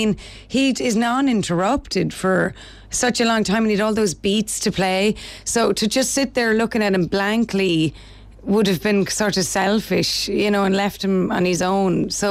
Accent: Ireland; accent: Irish; I did it and was encouraged to do it in my own accent. And that didn't go down very well in England. So, whereas I suppose people couldn't really digest an Irish person reading Shakespeare

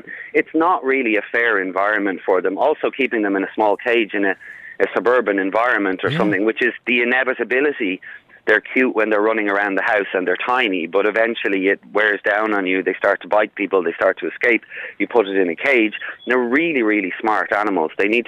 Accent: Dublin, Leinster, Ireland; growing up in Clontarf.

